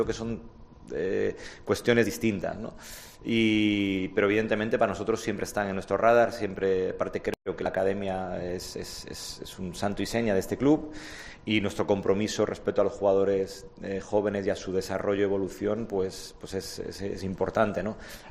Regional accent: Galicia, Spain; Dicen en mi tierra que hay que perdonar, es gallego

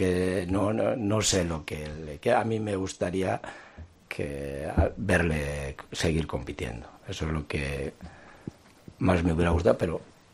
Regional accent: Alicante, Valencian Community, Spain; Soy medio alicantino

